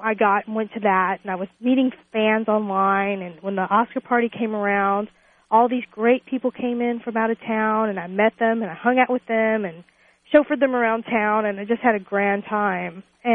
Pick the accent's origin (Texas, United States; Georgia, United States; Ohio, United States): Texas, United States; born there; I was born in Texas.